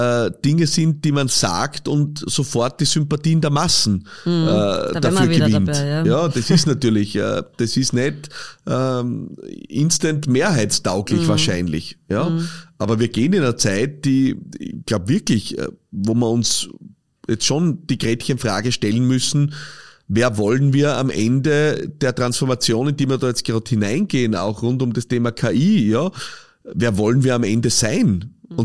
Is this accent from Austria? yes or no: yes; Austria; ich habe immer das Gefühl, bei uns in Österreich, wenn jemand muss, dann merkst du es.